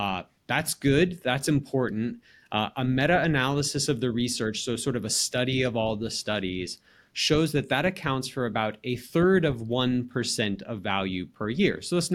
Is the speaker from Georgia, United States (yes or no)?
yes; Atlanta, Georgia, United States; So like I'm from Atlanta.